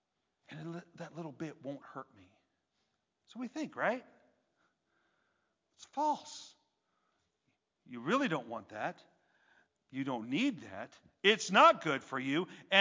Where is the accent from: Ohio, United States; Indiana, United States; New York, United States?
New York, United States; Brooklyn; accent: Brooklyn; I was about to say, it's like a sewer. My Brooklyn accent in there, a sewer.